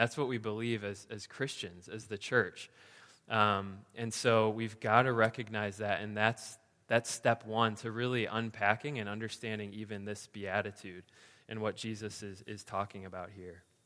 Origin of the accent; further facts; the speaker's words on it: Chicago, Illinois, United States; I hail from Chicago, the greatest city on the face of the earth, partly because the food there is amazing.